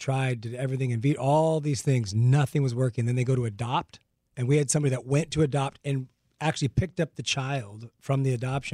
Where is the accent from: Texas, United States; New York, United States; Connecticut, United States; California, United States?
California, United States; La Puente; You know, I grew up in La Puente here in Los Angeles, but I always dated, I did a lot of Latin.